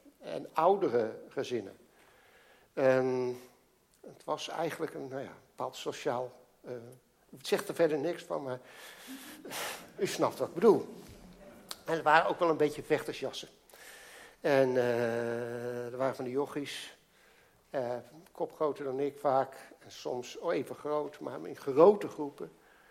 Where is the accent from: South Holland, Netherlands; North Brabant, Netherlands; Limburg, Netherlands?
South Holland, Netherlands; Alphen aan de Rijn; Ik moest gisteren even in de buurt van Alphen aan de Rijn zijn. En dat is de plek waar ik opgroeide. En ik kon het niet laten eventjes langs de straten gaan waar ik opgroeide.